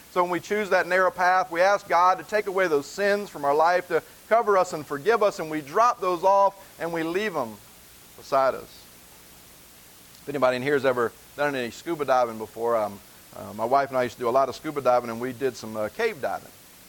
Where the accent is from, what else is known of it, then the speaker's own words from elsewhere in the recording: the South, United States; I say ain't because I'm from the South, okay?